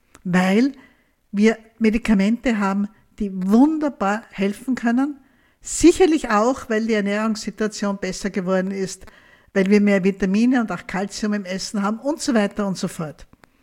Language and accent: German; Graz, Styria, Austria; Ich bin Jahrgang 1958, bin in Graz aufgewachsen.